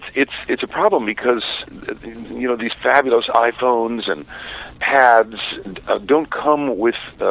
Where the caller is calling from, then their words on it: Los Angeles, California, United States; I'm calling from Los Angeles.